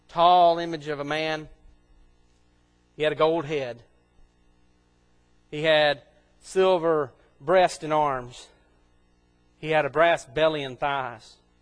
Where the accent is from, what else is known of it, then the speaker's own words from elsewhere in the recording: United States; but, you know, I'm an American, though, and I'm proud of that.